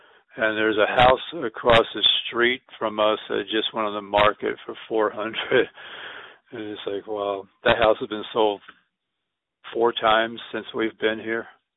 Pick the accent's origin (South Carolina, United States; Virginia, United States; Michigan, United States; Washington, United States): Virginia, United States; Mechanicsville; I grew up in Mechanicsville, so I know. Yeah, it's different out here.